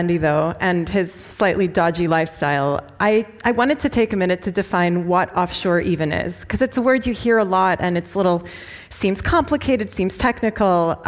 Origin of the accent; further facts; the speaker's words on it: Geneva, Switzerland; accent: Swiss; English is a second language; now in New York, United States; I live in New York, so I've come a long way, but I'm actually from Switzerland. It might surprise you with my funny name and my accent, but I lived 18 years in Geneva